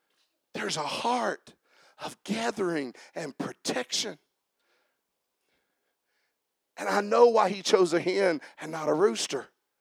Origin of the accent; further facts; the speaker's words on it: Fargo, West Virginia, United States; I was from Fargo, West Virginia. I barely knew what was on the other side of Coal City.